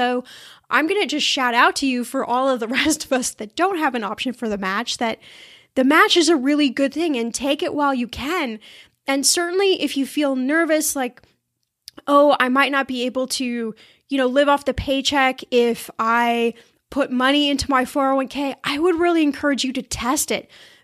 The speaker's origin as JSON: {"language": "English", "region": "Midwest", "country": "United States", "tie": "born there", "lives_now": "California, United States", "said": "I don't know if I would call it an accent, but I was born in the Midwest, so maybe you hear a little bit of that. But I've lived in California for so many years"}